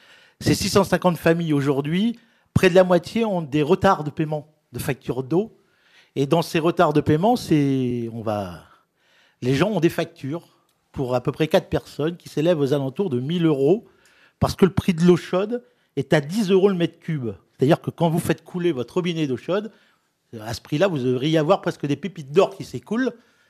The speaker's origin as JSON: {"language": "French", "town": "Le Cateau-Cambrésis", "region": "Hauts-de-France", "country": "France", "tie": "born or raised there", "said": "conseiller général du Cateau-Cambrésis, ma ville natale."}